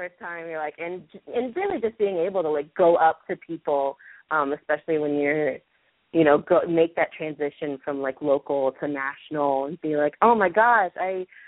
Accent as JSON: {"language": "English", "region": "the South", "country": "United States", "said": "I'm definitely a Southerner, there's no doubt about"}